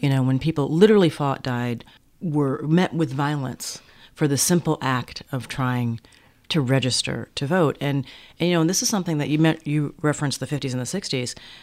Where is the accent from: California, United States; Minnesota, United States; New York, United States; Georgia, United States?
Minnesota, United States; Minneapolis; And I was raised in Minneapolis. But I would come to Chicago all the time because I had four uncles that still lived here.